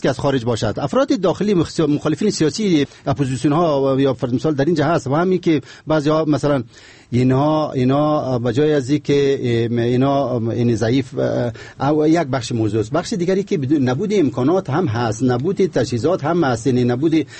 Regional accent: Afghanistan; من به عنوان یک افغان

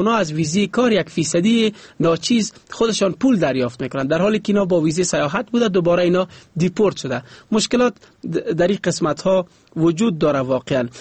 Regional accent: Afghanistan; ما به عنوان یک افغان

